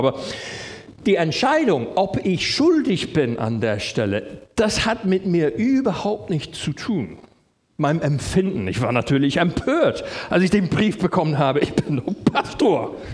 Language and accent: German; England, United Kingdom; German is a second language; now in Germany; Also als Engländer ist das Beispiel schlechthin, ihr kennt unsere Parks und unsere Rasen.